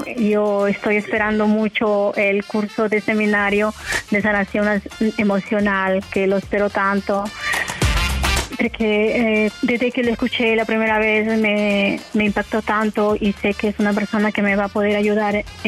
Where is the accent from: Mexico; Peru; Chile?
Peru; Huacho, Lima; born there; Yo en Huacho, provincia de Lima, se llama la capital de Perú.